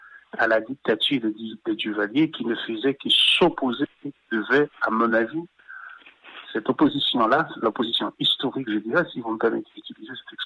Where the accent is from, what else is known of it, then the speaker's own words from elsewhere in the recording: Haiti; Moi, j'ai grandi en Haïti sous la dictature. Je ne reconnais plus le pays dans lequel j'ai grandi et où j'ai fait toutes mes études secondaires.